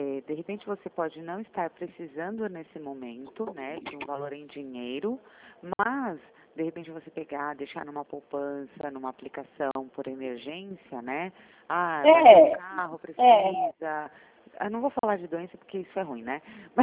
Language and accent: Portuguese; Sorocaba, São Paulo, Brazil; eu sou de Sorocaba.